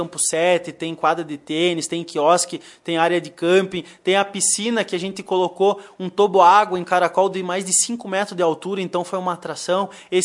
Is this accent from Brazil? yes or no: yes; Santiago, Rio Grande do Sul, Brazil; now in Lagoa Vermelha, Brazil; Então, eu não nasci em Lagoa, eu sou de Santiago, do Boqueirão, né? Então, terra da mulher bonita e do homem bem bom.